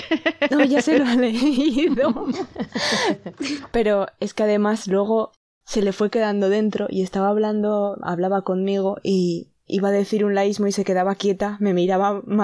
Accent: Aragon, Spain; Lo estoy intentando dejar, pero soy de Aragón, no puedo.

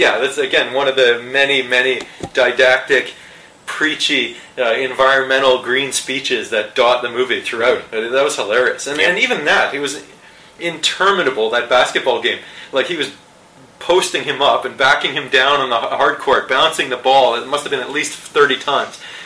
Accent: Canada; which sort of pissed me off as a Canadian

